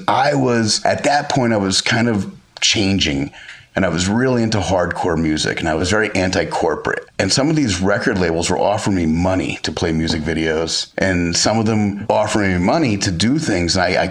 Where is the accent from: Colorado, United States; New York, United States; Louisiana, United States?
New York, United States; Albany; I was from Albany, New York